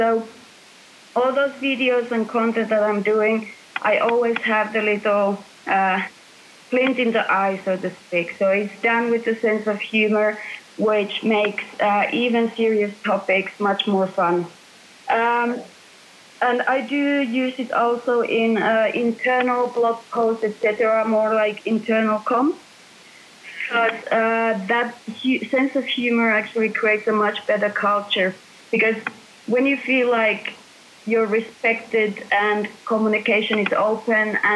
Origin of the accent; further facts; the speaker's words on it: Finland; English is a second language; now in United Kingdom; I'm from Finland. I make fun out of British people as I'm here.